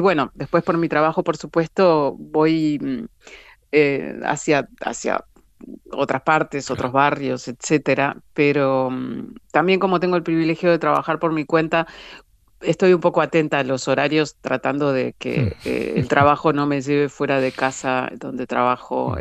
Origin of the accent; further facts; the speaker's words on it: Junín, Buenos Aires Province, Argentina; born there; yo no soy porteña, como se llama aquí a los habitantes de Buenos Aires. Nací en una pequeña ciudad del interior que se llama Junín. Entonces, ni soy ni me siento porteña.